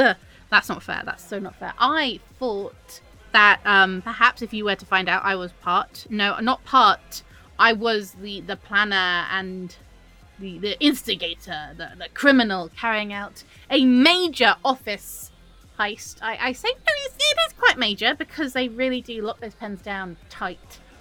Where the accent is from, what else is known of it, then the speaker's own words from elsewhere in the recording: London, United Kingdom; No, I'm not from Brooklyn. I'm from London.